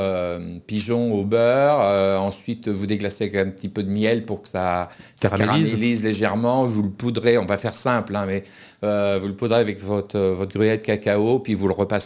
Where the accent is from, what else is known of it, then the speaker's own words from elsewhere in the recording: Pays de la Loire, France; parce que chez nous en Vendée, on mange beaucoup de haricots blancs